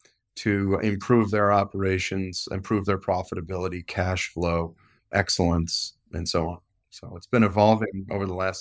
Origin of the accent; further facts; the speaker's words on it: Adrian, Michigan, United States; I grew up in a little town, Adrian, Michigan.